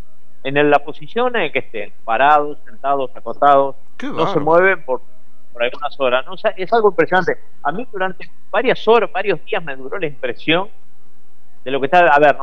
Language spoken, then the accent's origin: Spanish; Argentina; moved away; yo que vine de Argentina con una mano atrás y otra adelante, a mí no se me ocurriría ir a la calle.